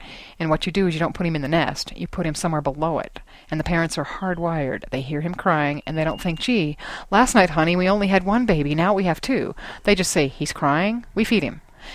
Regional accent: Arizona, United States; You know, I grew up in Arizona

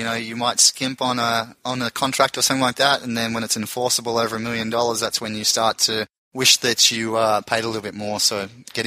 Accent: Tasmania, Australia; born there; also born or lived in Queensland; I was born in Tasmania. I'd go home to visit the family and I lived in Queensland, which is the equivalent of California or Florida in the US.

